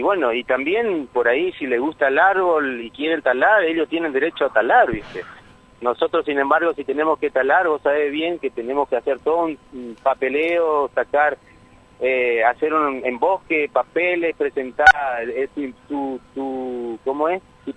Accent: Argentina; somos argentinos y creo que tenemos los mismos derechos que todos los ciudadanos del país

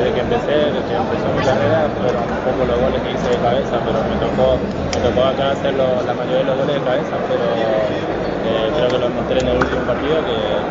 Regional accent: Paraguay; Soy de la localidad de Delira, un lugar llamado Pirapedú, que es del campo, buen lugar, se respira aire puro, me siento muy cómodo allá

